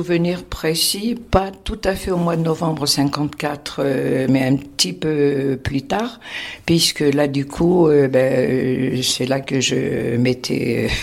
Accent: Aït Larba, Tizi Ouzou Province, Algeria; born there; Je suis née à Aïtiani, dans le village Aït Larba, en Kabylie.

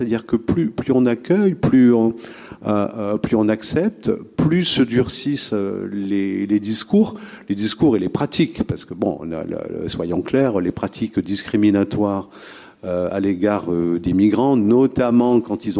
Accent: Nantes, Pays de la Loire, France; born there; now in Bordeaux, France; Moi, je suis né à Nantes, je suis venu à Bordeaux hein, pour relever le niveau.

